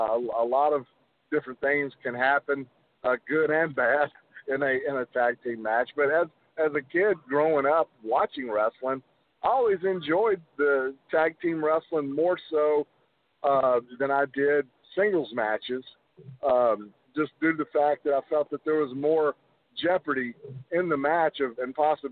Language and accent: English; Nashville, Tennessee, United States; because I grew up here in Nashville, Tennessee.